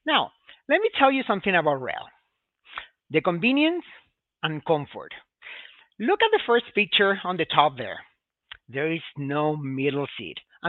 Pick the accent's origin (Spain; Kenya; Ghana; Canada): Spain; English is a second language; You know, I'm really from Spain, like I mentioned.